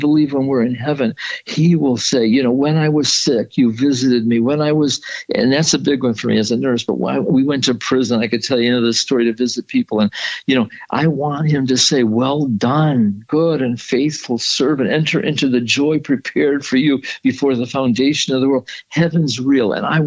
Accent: Detroit, Michigan, United States; So we drove Friday night. We stopped in Kalamazoo. We're from Detroit.

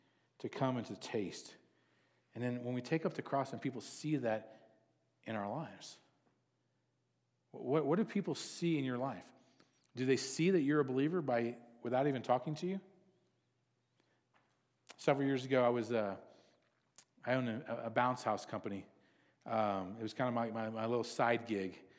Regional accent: Texas, United States; I'm originally from Texas, so humidity. But you move from Texas to here

